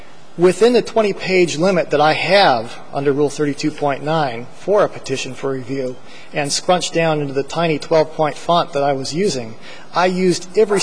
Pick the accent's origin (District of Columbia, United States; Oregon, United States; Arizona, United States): Arizona, United States; interpreting Arizona case law is I'm from Arizona, but it's sometimes hard.